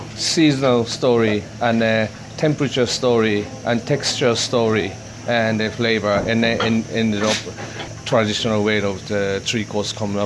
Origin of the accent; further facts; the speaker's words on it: Japan; English is a second language; moved away as an adult; now in Ireland; Yes, I'm not. I'm from Japan. And I end up in Ireland